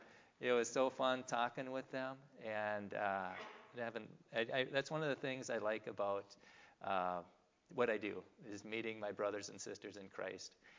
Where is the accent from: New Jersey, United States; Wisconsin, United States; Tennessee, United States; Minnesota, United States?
Minnesota, United States; St. Cloud; And again … from St. Cloud, Minnesota.